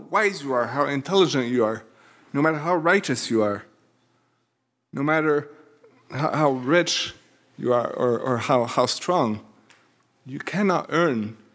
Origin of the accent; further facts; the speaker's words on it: France; I come from France. The big tradition in France for Christmas is to have a nativity scene.